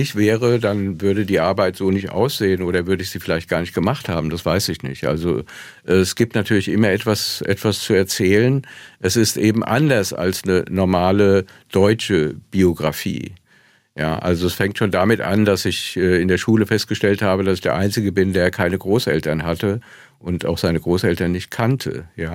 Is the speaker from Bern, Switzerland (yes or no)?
no; Basel, Basel-Stadt, Switzerland; born there; Ich bin in einem Internierungslager in Basel geboren. Meine Eltern waren jüdische Flüchtlinge, die es mit sehr viel Glück in die Schweiz geschafft hatten